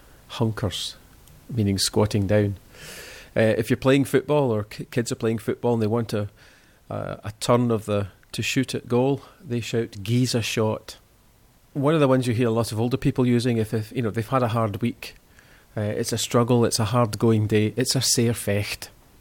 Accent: Scotland, United Kingdom; lived and worked in the same part of Scotland, that being Ayrshire on the west coast. So I think my accent is approximately the same.

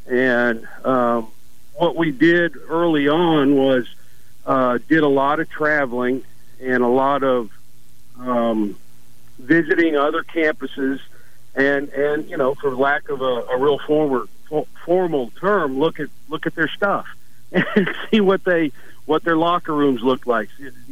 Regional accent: the Dakotas, United States; moved away as an adult; now in Mobile, United States; I'm originally from the Dakotas. My undergraduate degree was from South Dakota State, and happy to be in the Deep South. Love Mobile, Alabama.

